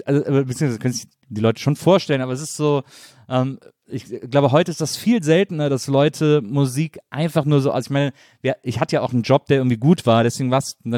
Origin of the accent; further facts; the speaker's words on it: Wesseling, North Rhine-Westphalia, Germany; Ich komme aus Wesseling, zwischen Köln und Bonn.